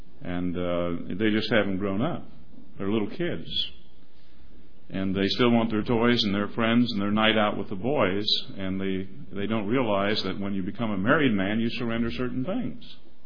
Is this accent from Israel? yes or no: no; Canada; As a Canadian, we should love our country and love it well and appreciate it for what it is, not have some kind of complex about it.